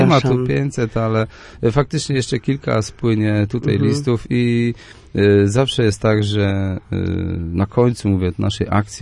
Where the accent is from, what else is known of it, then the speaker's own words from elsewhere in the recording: Słupsk, Pomeranian Voivodeship, Poland; Tak, dlatego ja tutaj powtarzam ciągle, jestem ze Słupska